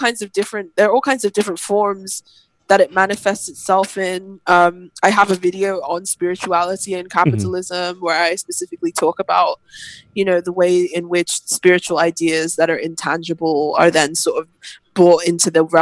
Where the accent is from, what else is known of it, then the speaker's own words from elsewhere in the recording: Nigeria; I'm from Nigeria. I'm half Nigerian